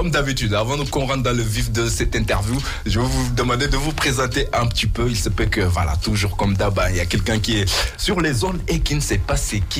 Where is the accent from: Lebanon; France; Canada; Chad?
France; Grenoble, Auvergne-Rhône-Alpes; En tout cas, voilà, moi je suis de Grenoble, hein, je vous vois partout.